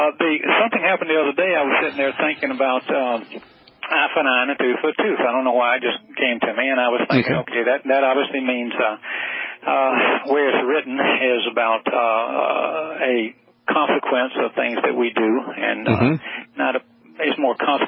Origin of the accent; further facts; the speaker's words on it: Alabama, United States; You know, remember, I'm from Alabama, and I'm kind of slow, but I get it.